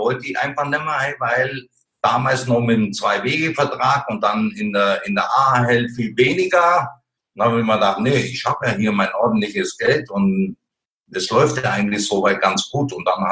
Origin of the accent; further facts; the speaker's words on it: Cologne, North Rhine-Westphalia, Germany; sowieso bin ich groß geworden in Köln